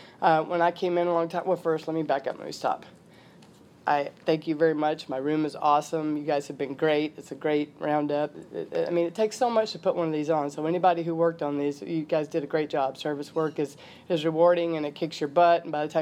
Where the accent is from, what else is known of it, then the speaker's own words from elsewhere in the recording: Sledge, Mississippi, United States; I was born in Sledge, Mississippi, which is about 50 miles south of Memphis, Tennessee, on a cotton and soybean farm in the middle of nowhere.